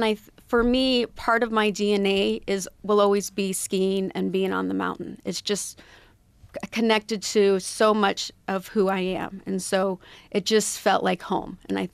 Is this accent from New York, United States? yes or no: yes; Skaneateles, New York, United States; also born or lived in Utah; I grew up partly in Utah, partly in Skaneateles, mm-hmm, New York.